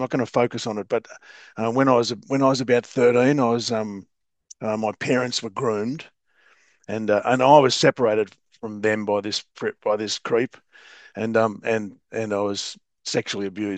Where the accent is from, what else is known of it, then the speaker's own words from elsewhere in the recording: Tasmania, Australia; now in Melbourne, Australia; And I grew up in Tasmania, and I moved to Melbourne to go specifically to NA.